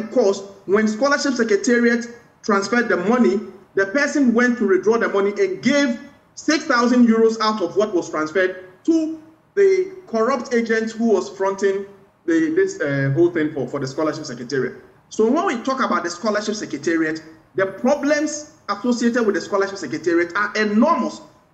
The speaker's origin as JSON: {"language": "English", "country": "Ghana", "said": "I become very sad and very annoyed as a Ghanaian."}